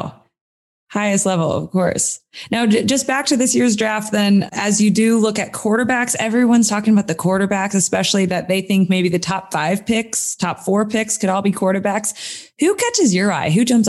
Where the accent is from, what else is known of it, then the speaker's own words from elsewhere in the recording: Kansas City, Missouri, United States; you're a man of so many interests in my hometown, Kansas City.